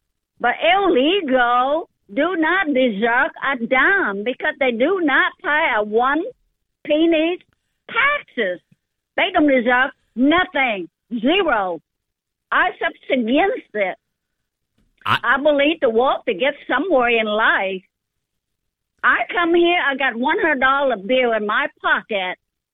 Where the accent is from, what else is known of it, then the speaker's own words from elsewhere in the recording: Vietnam; English is a second language; now in United States; I am come from Vietnam in 1974.